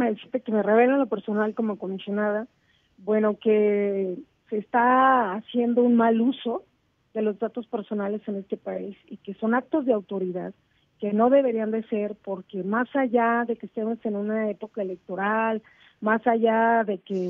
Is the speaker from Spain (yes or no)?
no; Mexico; somos los mexicanos que vivimos en este país.